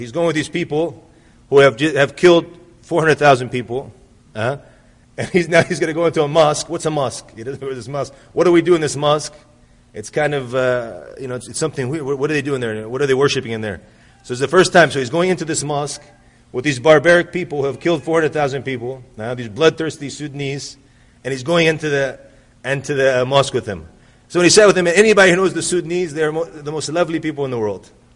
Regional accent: United States; Another place a lot of people have misunderstanding about is where I come from America.

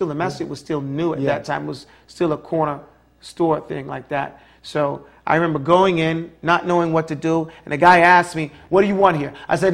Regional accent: New York, United States; You know, I'm from New York. Yeah. Everybody in New York speaks a different language except us.

